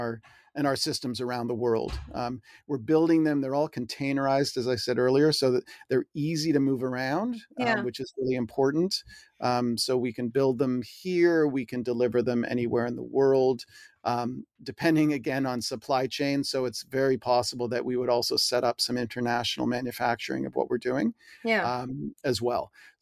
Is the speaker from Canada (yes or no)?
yes; Canada; I'm Canadian.